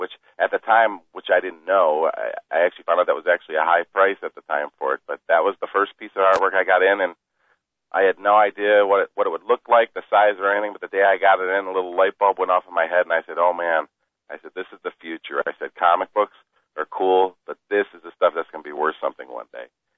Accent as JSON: {"language": "English", "town": "Cleveland", "region": "Ohio", "country": "United States", "tie": "born or raised there", "said": "Yeah, I was about 11 or 12 and, growing up in Cleveland, Ohio."}